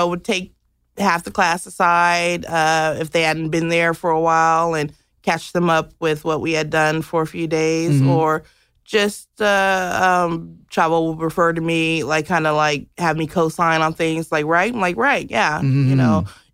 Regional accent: Los Angeles, California, United States; I'm from Los Angeles.

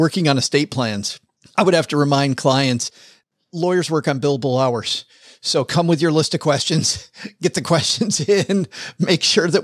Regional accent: Michigan, United States; moved away; I remember when I moved from Michigan to the South, I adopted the third thing rule

